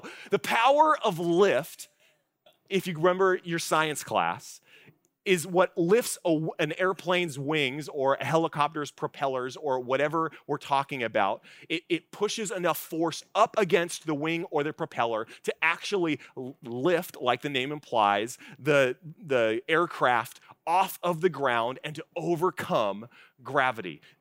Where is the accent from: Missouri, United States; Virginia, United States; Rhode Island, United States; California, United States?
California, United States; I'm a Californian. What do I know?